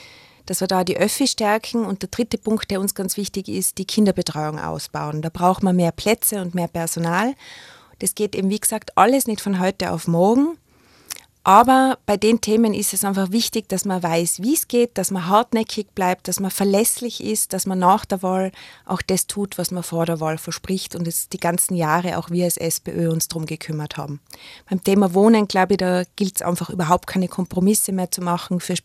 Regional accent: Innsbruck, Tyrol, Austria; ich bin Innsbruckerin mit Leib und Seele und ich möchte das Leben in unserer Stadt für alle verbessern

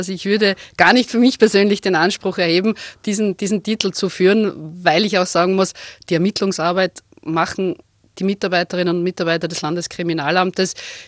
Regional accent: Krems, Lower Austria, Austria; born there; Also ich bin gebürtige Kremserin, also ich komme aus der Wachau. Also es ist nicht ganz so klassisch flaches Niederösterreich, sondern wir haben zumindest das schöne Donautal. Und ich kann mittlerweile sagen, ich habe zwei Heimatorte

